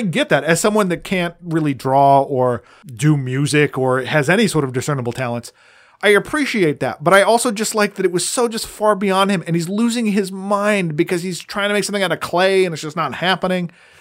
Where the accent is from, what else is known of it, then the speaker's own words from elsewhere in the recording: Midwest, United States; I grew up in the Midwest.